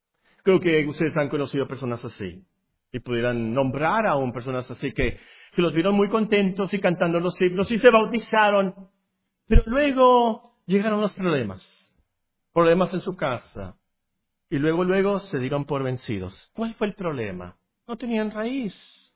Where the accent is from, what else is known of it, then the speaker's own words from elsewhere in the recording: Tecpan de Galeana, Guerrero, Mexico; born there; Yo nací en Tecpan de Galeana, Guerrero, y hay un río ahí.